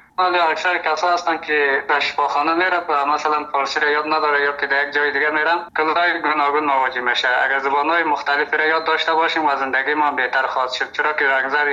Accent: Afghanistan; first language Uzbek; Persian is a second language; حال زبانی مادری ما که است ازبکی است، به زبان دری هم دیگه یک 80% دیگه تسلط داریم، خوب استیم و همچنان در پشتو هم یک 20% خوب است.

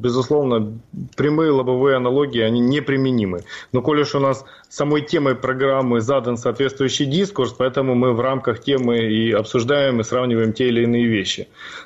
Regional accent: Crimea, Ukraine; Я сам вырос в Крыму

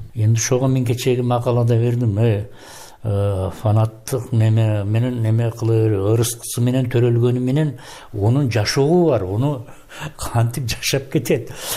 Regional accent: Uchkorgon, Batken Region, Kyrgyzstan; Ушу Үчкоргон балдар үйүндө тарбияландым

